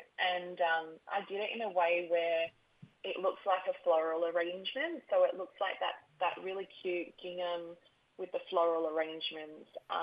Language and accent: English; Onslow, Western Australia, Australia; Dalangji, the Diwali people. Yeah, so that's where I'm from. But I grew up in a little town called Onslow as a kid.